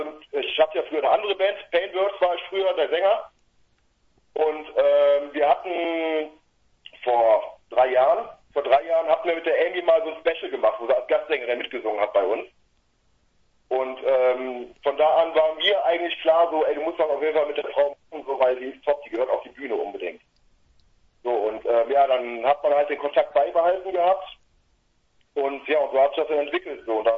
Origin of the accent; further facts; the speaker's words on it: Düsseldorf, North Rhine-Westphalia, Germany; Wir sind auf dem schönen, manchmal schönen Düsseldorf.